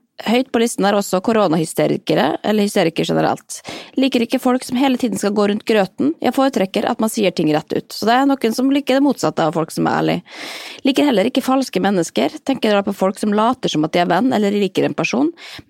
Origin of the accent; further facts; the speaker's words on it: Molde, Møre og Romsdal, Norway; vi kommer fra Molde, må vite. Så klar, selvfølgelig, vi kommer fra sladreland nummer en, og det, eller fra bygda